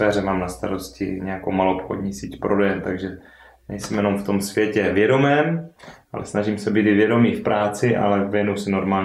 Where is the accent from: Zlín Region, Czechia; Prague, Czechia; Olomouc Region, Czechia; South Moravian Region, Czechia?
Zlín Region, Czechia; A jsme z Valašska, z Moravy. Pro nás důležité, protože tam máme velké kořeny a rodinu širokou